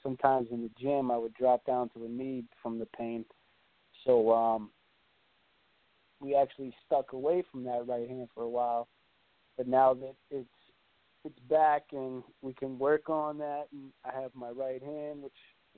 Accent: Salem, United States; I actually had a good physical therapist right here in my hometown, Salem.

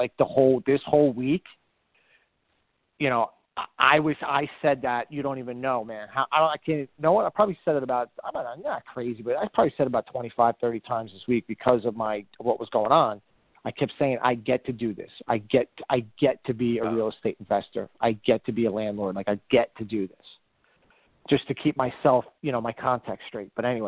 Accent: Jersey City, New Jersey, United States; I grew up in Jersey City in a three-floor walk-up, top floor. Actually, no, a 4-floor walk-up. I was on the third floor. A one-bedroom apartment with four people. My father was just got on the job as a police officer.

